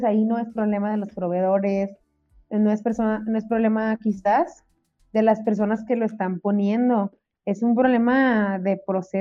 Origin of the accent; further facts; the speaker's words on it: Mexico; ahora sí, como buenos mexicanos, que lo barato sale caro